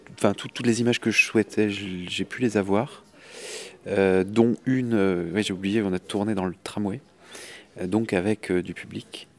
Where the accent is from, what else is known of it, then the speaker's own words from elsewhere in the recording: Saintes, Nouvelle-Aquitaine, France; je viens de Saintes, en Charente-Maritime. Je suis vidéaste dans la vie, j'ai 37 ans